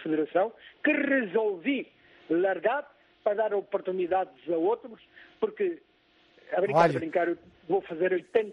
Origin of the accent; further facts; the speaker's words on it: Huambo, Angola; eu abandonei o Petroduam e vim embora para Luanda, Uambo, que era a minha terra natal.